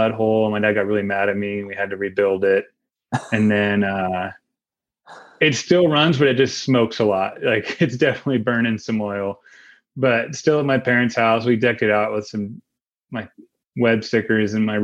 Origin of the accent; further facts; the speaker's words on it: California, United States; So I grew up in Northern California, kind of near the Santa Cruz Mountains.